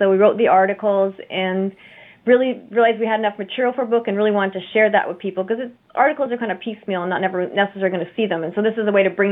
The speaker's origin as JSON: {"language": "English", "town": "Victoria", "region": "British Columbia", "country": "Canada", "tie": "born or raised there", "also_born_or_lived": "East Coast", "said": "So I grew up in Victoria, BC."}